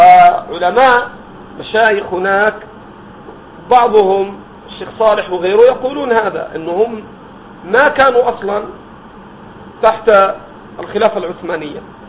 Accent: Egypt; وقتلوا هناك عندنا في مصر وغدر بهم

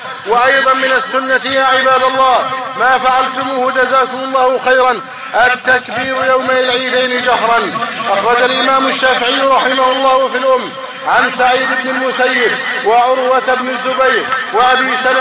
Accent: Egypt

